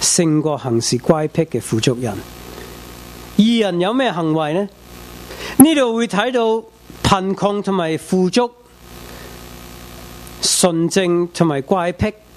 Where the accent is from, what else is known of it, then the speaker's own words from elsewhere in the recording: United States; accent: American; 我有美国口音